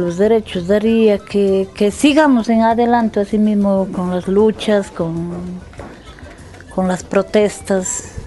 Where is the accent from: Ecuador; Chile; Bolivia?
Ecuador; Molletur, Azuay; yo soy de la parroquia Molletur.